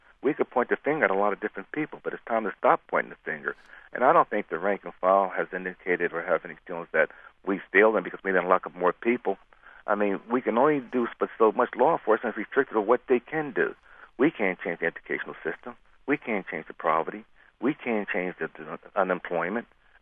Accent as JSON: {"language": "English", "town": "Philadelphia", "region": "Pennsylvania", "country": "United States", "tie": "born or raised there", "said": "I grew up in North Philadelphia. I have every intention of going back. I'll always go back."}